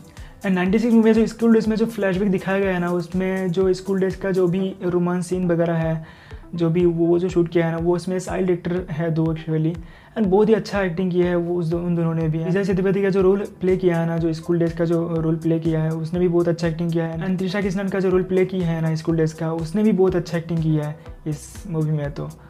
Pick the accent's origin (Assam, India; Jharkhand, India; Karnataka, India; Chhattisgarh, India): Assam, India; मैं असम से हूँ